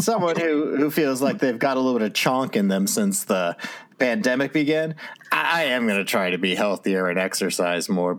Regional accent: Texas, United States; They know we're from Texas.

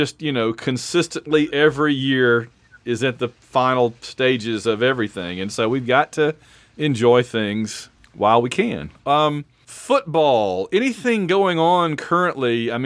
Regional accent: Alabama, United States; it's a Chillicothe thing for some reason, I guess, that we sing back home in Indiana, even though we're from Alabama.

